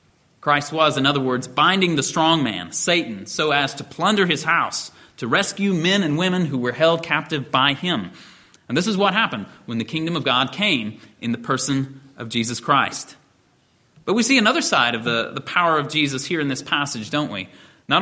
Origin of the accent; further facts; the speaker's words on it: Indiana, United States; I come from Indiana, a hog-raising region of the country